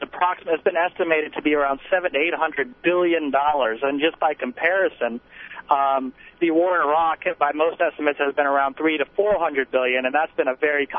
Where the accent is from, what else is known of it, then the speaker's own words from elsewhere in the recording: Florida, United States; Oh, yeah, it's quite hot. I'm from Florida, and I would say it compares pretty favorably with Florida right now.